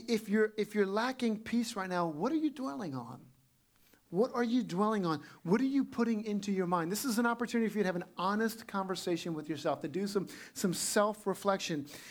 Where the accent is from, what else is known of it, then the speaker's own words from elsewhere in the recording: Louisiana, United States; I'm from Louisiana, so I feel really at home in a swamp in the marshes.